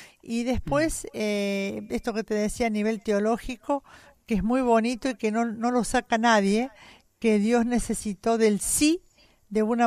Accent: Argentina

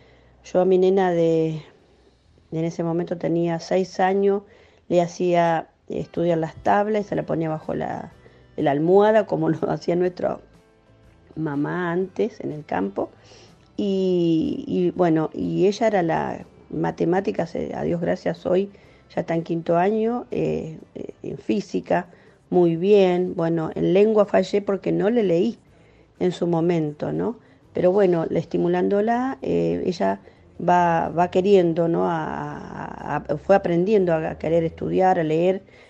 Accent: Burzaco, Buenos Aires Province, Argentina; soy de Bursaco

